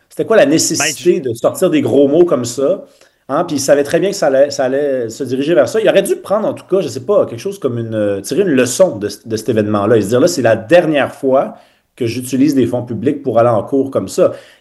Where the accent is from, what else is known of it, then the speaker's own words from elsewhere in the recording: Montreal, Quebec, Canada; moi je suis Montréalais